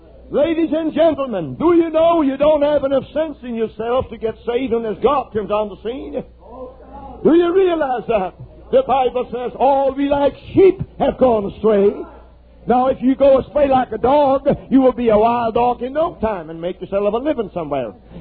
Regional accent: Idaho, United States; I'm from Idaho, and we have a lot of sheep ranches up there.

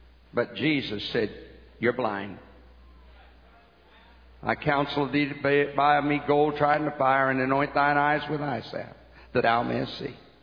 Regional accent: Philadelphia, Pennsylvania, United States; I am a Philadelphian.

